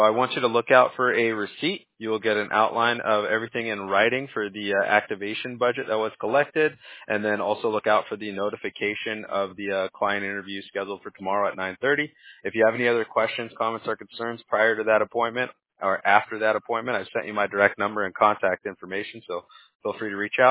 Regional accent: Huntington Beach, California, United States; I'm originally from Huntington Beach, so I got a lot of family that was just like, yeah, we're going to go surf and wait for it.

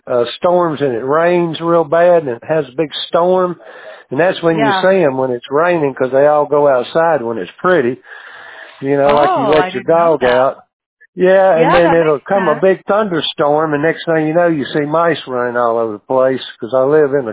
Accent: Tennessee, United States; also born or lived in Los Angeles; I live in my hometown of Tennessee

